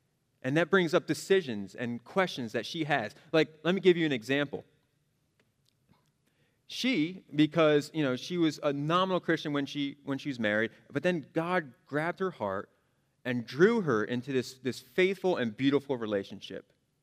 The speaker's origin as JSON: {"language": "English", "region": "New Jersey", "country": "United States", "said": "I'm from New Jersey. It happens. I don't mean to be. It happens. I'm from the Northeast, and so I can come across a little brusque, a little jerkish."}